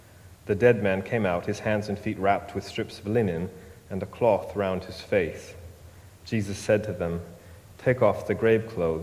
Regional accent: United States; Indeed, as an American, I was perhaps more relieved than most

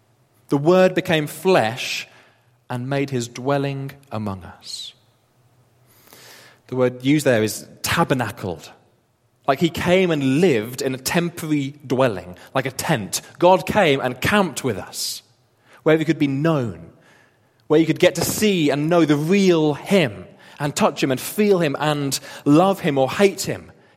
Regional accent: Wolverhampton, West Midlands, United Kingdom; I come from Wolverhampton. It's a little bit like Wolverhampton. It's up north. People speak a bit funny. They act a bit funny. They're not really like us. I can say this, I'm from there.

